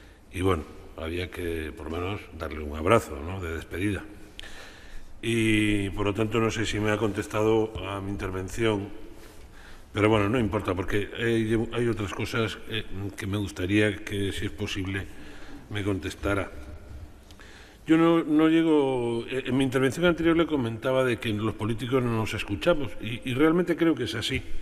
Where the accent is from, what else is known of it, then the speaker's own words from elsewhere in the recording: Ferrol, Galicia, Spain; que se haga aquí y no en el Ferrol, que es mi tierra